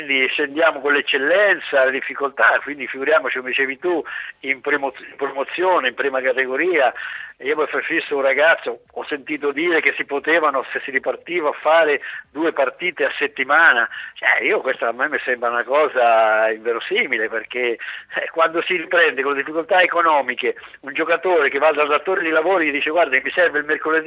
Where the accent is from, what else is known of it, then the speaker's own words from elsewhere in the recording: Porto Recanati, Marche, Italy; quando io ho cominciato a giocare nei dilettanti nel mio paese a Porto Recanati, giocavo gratis.